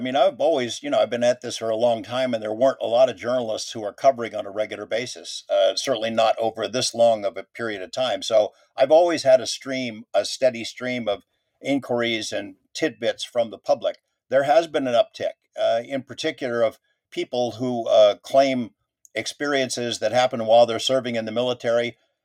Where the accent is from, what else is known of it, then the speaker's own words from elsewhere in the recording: Nevada, United States; I mean, that started here in Nevada, in my home state.